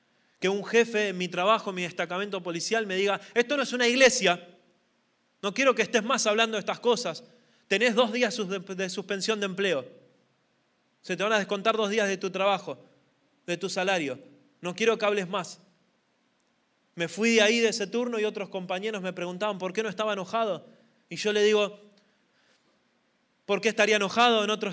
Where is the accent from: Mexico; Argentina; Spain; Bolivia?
Argentina; Hablo por mi país porque es el que conozco. No estoy hablando de ustedes, estoy hablando del lugar de donde yo vengo.